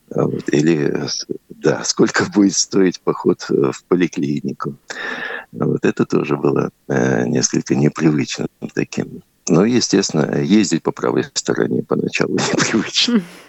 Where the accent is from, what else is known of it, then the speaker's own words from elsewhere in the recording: Russia; я сказал, что я из России.